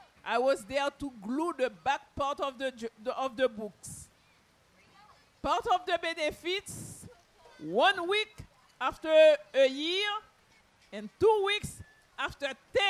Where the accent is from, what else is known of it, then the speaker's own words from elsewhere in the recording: Haiti; now in Miami, United States; like she told you, and I live in Miami. But I'm originally from Haiti, and I've been in America for 26 years, okay?